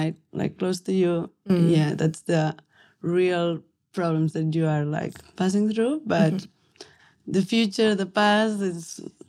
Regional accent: Barcelona, Catalonia, Spain; English is a second language; moved away as an adult; now in Australia; I'm from Barcelona. I came here to Australia like 4 years ago. And yeah, I work as an architect back home in Spain like for 4 years.

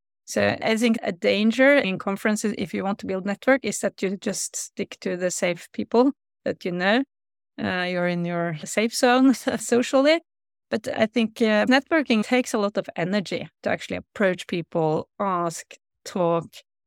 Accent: Norway; English is a second language; So I'm from Norway, so we are, of course, a small country.

